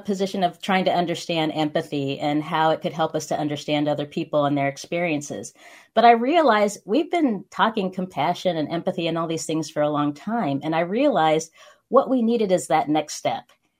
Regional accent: Spokane, Washington, United States; I grew up in Spokane, Washington, and it's a very, you know, less than 1% Black when I grew up.

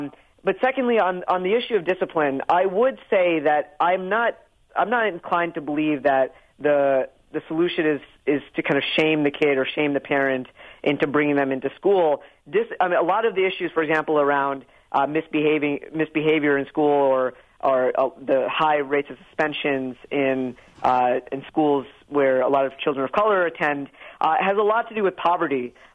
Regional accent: New York, United States; I think for example, I'm from New York, and New York is probably the ground zero of the opting out of testing movement.

